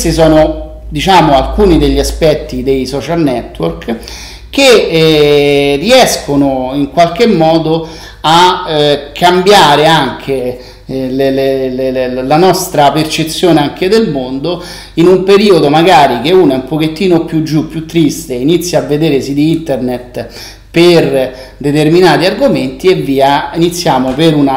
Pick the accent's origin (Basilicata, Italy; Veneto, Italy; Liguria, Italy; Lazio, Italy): Lazio, Italy; Rome; la mia città di nascita, quindi io sono romano, metto Roma.